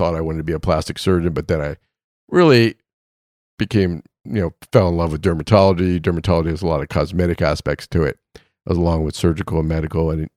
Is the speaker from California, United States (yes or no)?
no; Philadelphia, Pennsylvania, United States; Originally Philadelphia.